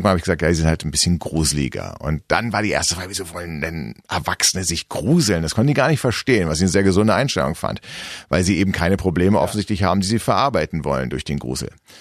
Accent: Berlin, Germany; ich bin nach wie vor, lebe ich in Berlin, wo ich geboren bin.

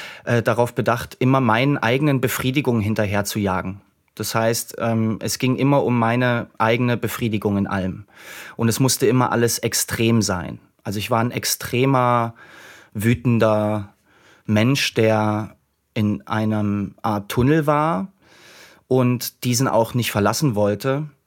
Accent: Saxony, Germany; da wo ich herkomme, ich bin in dem Raum Dresden groß geworden.

